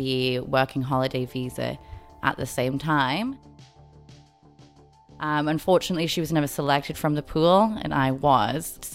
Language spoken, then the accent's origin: English; Newcastle, North East England, United Kingdom; I'm from Newcastle, England. It's a industrial city in the northeast of England. Actually has some beautiful architecture. It's on the river. It's particularly famous for its bridges.